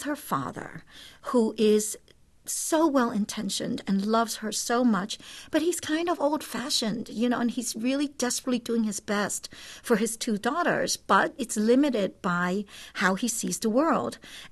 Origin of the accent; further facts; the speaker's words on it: Hong Kong; moved away; also born or lived in Brooklyn, United States; I come from a very poor family. We're immigrants. We moved from Hong Kong to Brooklyn.